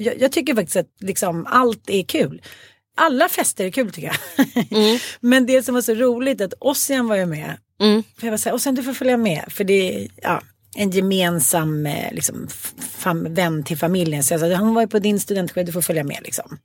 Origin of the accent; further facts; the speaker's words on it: Farsta, Stockholm County, Sweden; Jag kommer ju från Farsta.